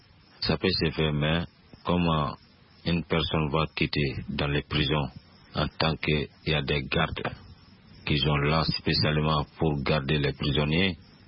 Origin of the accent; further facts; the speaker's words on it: Sounitchani, Guinea; depuis dans mon village natal à Sounitchani.